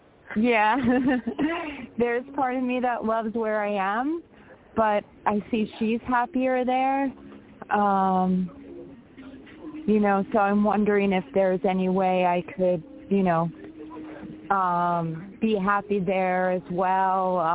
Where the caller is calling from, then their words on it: New York, United States; from New York.